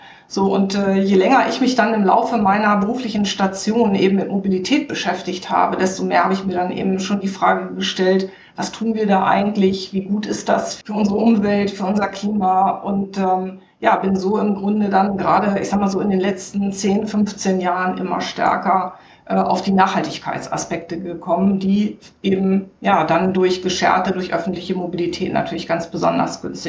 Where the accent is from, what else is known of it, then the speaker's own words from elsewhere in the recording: Northern Germany, Germany; Moin Moin, rufe ich einfach mal zurück. Ich bin ja Norddeutsche, also passt zu meinem Wortschatz.